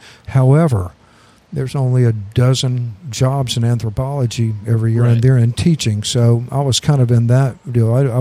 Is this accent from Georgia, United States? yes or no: yes; Atlanta, Georgia, United States; I grew up in Atlanta, went to high school there, went off to school.